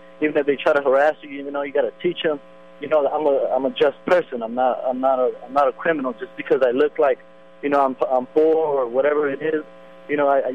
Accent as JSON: {"language": "English", "town": "Salinas", "region": "California", "country": "United States", "tie": "born or raised there", "said": "I grew up in Salinas, and, you know, the police often harass us, and the police are Mexican too."}